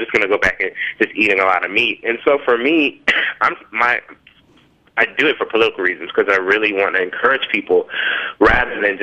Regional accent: Memphis, Tennessee, United States; I grew up in Memphis, Tennessee, like deep south, and in Memphis, like the major staple is barbecue.

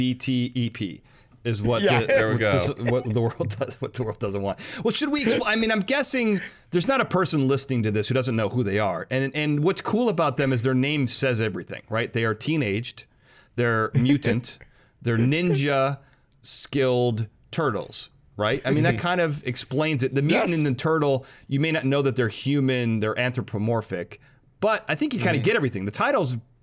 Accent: Chicago, Illinois, United States; I mean, I'm from Chicago. New York's the second best pizza city

